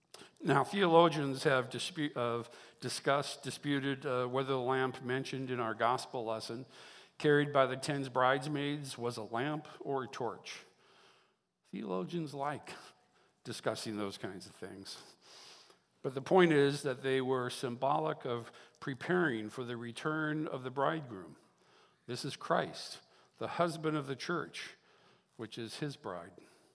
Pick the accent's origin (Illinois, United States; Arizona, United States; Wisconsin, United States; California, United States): California, United States; I grew up in Southern California